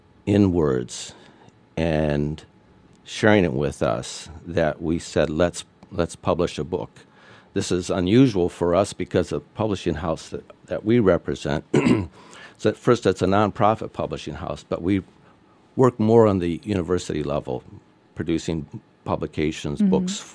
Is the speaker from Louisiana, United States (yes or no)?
no; Arizona, United States; I'm from Arizona.